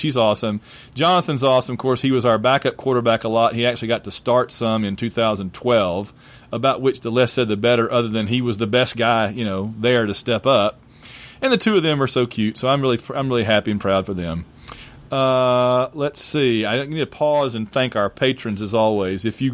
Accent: Sylacauga, Alabama, United States; They got married in Sylacauga, my hometown.

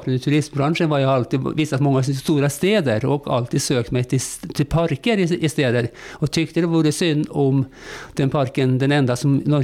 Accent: Norway; Swedish is a second language; also born or lived in Spain / Russia / Turkey / Greece; now in Sweden; Jag kom till Sverige via många år utomlands. Jag har bott många år i Spanien, i Ryssland, i Turkiet, Grekland, många länder.

